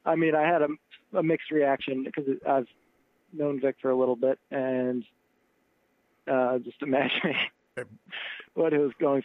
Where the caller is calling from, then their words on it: Belfast, Maine, United States; I'm local to Belfast.